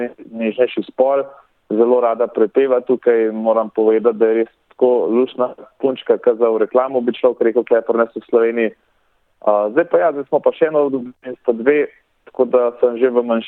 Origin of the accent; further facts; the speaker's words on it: Begunje, Upper Carniola, Slovenia; v bistvu sem odraščal v Begunjah, torej ne v Ljubljani, ampak v Begunjah